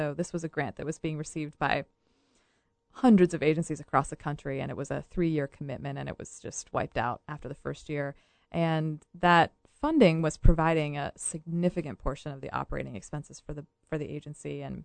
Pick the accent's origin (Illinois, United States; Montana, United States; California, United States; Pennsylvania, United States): Montana, United States; also born or lived in Charlottesville, United States; I was born here in Charlottesville. My dad is here in Charlottesville. He owns a spectacle shop. I've spent time back and forth between here and Montana, which is where I really grew up. And we grew up on this little ranch.